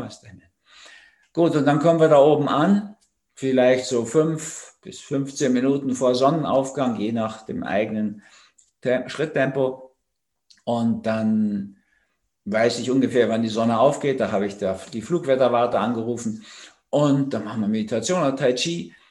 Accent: Austria; die stehen bei uns in Österreich überall rum

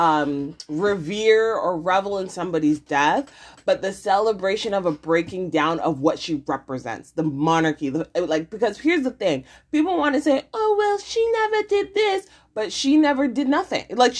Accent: Canada; as a Canadian person, growing up in Canada

